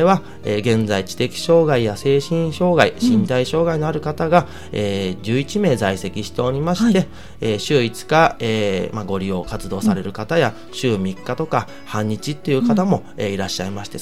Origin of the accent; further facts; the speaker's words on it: Kamakura, Kanagawa, Japan; 鎌倉市材木座、第一小学校第一中学校卒なんですけれども、そちらの方で生まれ育った